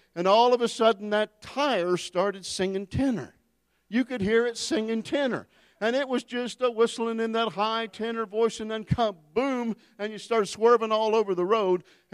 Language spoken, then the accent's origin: English; Fairmont, West Virginia, United States; I know because I was raised in Fairmont, West Virginia.